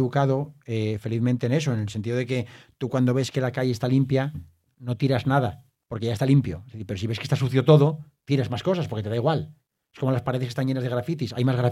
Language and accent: Spanish; Oviedo, Asturias, Spain; yo soy de Oviedo de siempre, pero también, por ejemplo, me considero riosellano, de alguna manera, quiero decir, porque he pasado los veranos de mi vida allí